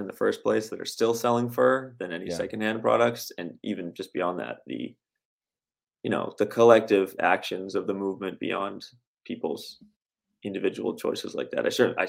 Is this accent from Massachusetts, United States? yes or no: yes; Massachusetts, United States; No, Massachusetts.